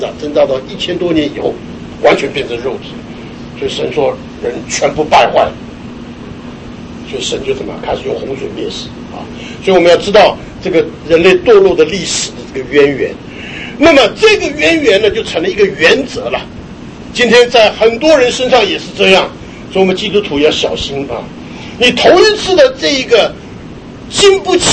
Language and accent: Chinese; China; 这个气质这个东西哈，是我们中国人呢是比较容易领会，在西方那边啊，那不大容易找到一个合适的字翻译